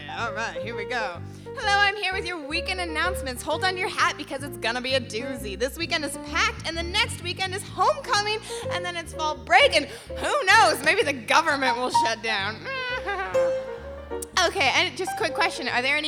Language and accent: English; Goshen, Indiana, United States; Now, as some of you know, I am from Goshen, Indiana.